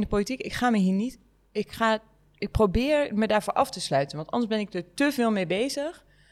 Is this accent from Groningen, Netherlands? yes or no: yes; Veendam, Groningen, Netherlands; ik ben opgegroeid in Veendam, op het Bijbelbelt.